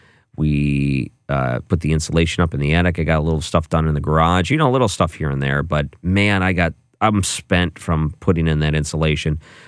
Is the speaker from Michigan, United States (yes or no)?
yes; Michigan, United States; When I was a kid, we used to take field trips to Henry Ford Museum. I grew up outside Detroit.